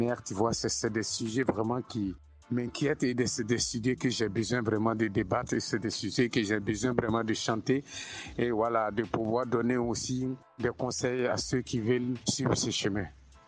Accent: Côte d’Ivoire; Déjà en Côte d'Ivoire, tu sais, chez nous, en Côte d'Ivoire, parce que c'est là où moi j'ai grandi

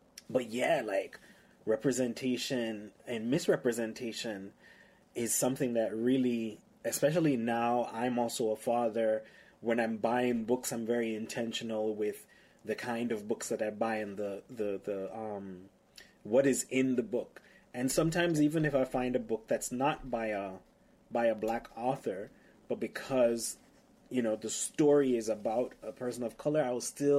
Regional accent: Jamaica; also born or lived in Haiti; I grew up in Jamaica and Haiti.

